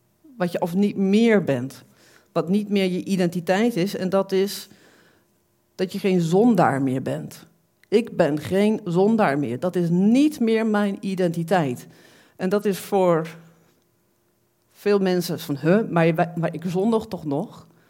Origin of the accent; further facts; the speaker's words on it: Zwinderen, Drenthe, Netherlands; Ja, ik kom uit Drenthe. Nou, hartstikke leuk. Ik kom ook uit Drenthe.